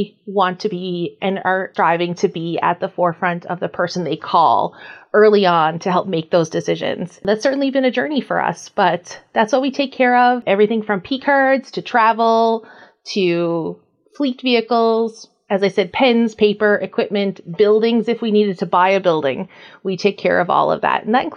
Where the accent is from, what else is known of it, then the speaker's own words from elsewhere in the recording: Newfoundland and Labrador, Canada; moved away as an adult; I hail from Newfoundland, so right on the east coast of Canada, and myself and my now husband moved here to Alberta in 2004.